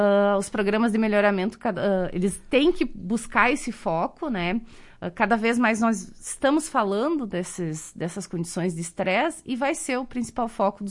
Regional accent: Pinhal Grande, Rio Grande do Sul, Brazil; also born or lived in Santa Maria; eu sou de Santa Maria, mas me criei num município de interior, lá da região central do estado, chamado Pinhal Grande, que é um município que faz parte da região da quarta colônia de italianos, né? Então, o meu nome e o meu sobrenome vêm de origem italiana.

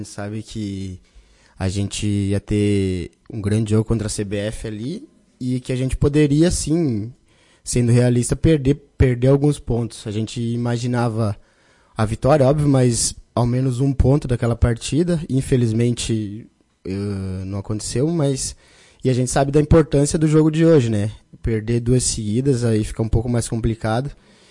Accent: Antônio Prado, Rio Grande do Sul, Brazil; now in Lagoa Vermelha, Brazil; Parece muito com a minha cidade, né? Sou do natural de Antônio Prado, uma cidade mais tranquila, assim.

